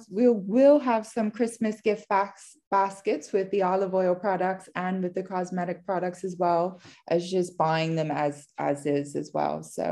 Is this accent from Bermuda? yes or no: yes; Bermuda; now in United Kingdom; I'm from Bermuda. I just moved here to the UK in March with the family.